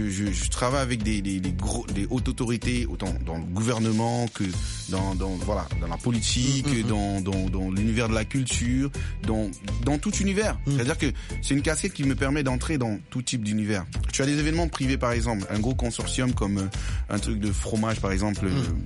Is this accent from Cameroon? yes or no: yes; Cameroon; now in France; je suis parti du Cameroun par le désert. Je suis arrivé en France.